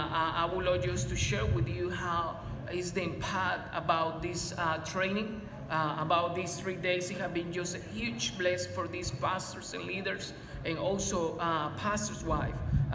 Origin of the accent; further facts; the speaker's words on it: Guatemala; here from Guatemala.